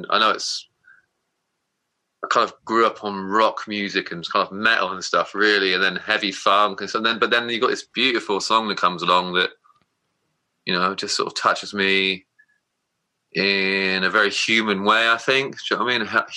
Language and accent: English; South West England, United Kingdom; Well, growing up in Somerset, and that was possibly, I heard that song through a first love